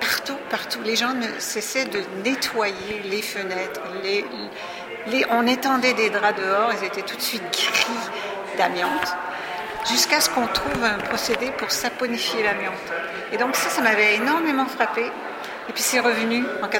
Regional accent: Quebec, Canada; parce que je suis québécoise

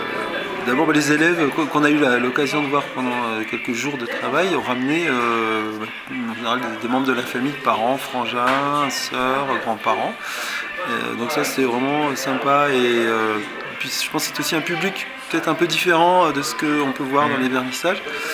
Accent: Gardanne, Provence-Alpes-Côte d'Azur, France; effectivement je viens de Gardanne, de Marseille, donc c'est les transports qui sont longs

